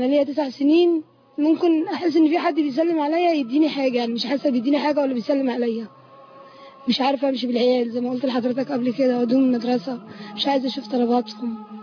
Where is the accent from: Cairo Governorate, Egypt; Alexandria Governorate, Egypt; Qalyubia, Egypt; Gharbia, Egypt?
Qalyubia, Egypt; Shubra El Kheima; انا من شبرا الخيمة